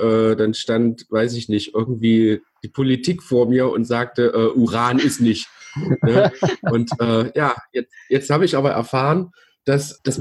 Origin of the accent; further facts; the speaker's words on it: East Germany, Germany; Bei uns im Osten